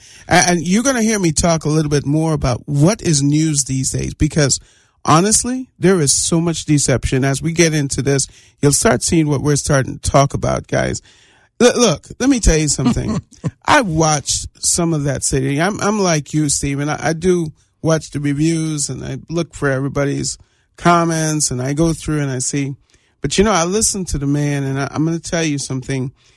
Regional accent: Trinidad & Tobago; born there; moved away; Look, I was born in Trinidad, and when I came up here, just to let you guys know, so I was born in the Caribbean.

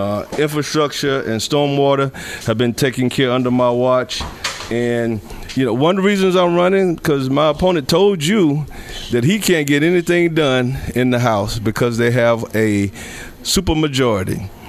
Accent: Rock Hill, South Carolina, United States; born and raised in Rock Hill, South Carolina.

